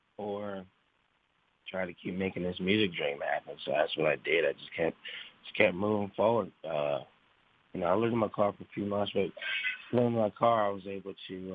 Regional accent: Delaware, United States; They don't dress, but so in Delaware, all right, so the small town I come from, my dad, my family, they're all rednecks.

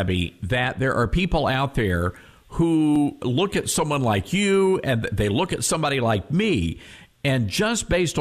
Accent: the South, United States; because I grew up in the South. I'm, 52 years old, grew up in the southern states.

